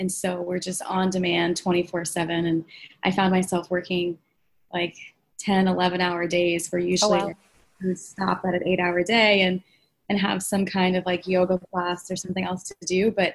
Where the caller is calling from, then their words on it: Washington, District of Columbia, United States; I'm reporting live from Washington, D.C.